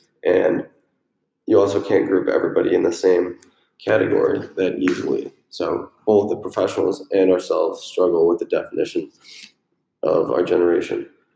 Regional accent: Chicago, Illinois, United States; I'm coming from Chicago area. And yeah, just now a freshman in college, but graduated this past May from a pretty big high school from the north suburbs of Chicago.

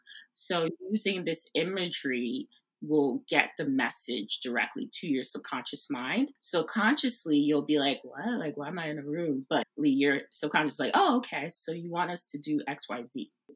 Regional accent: Brooklyn, New York, United States; I'm from Brooklyn, so I don't know like what you guys talking about.

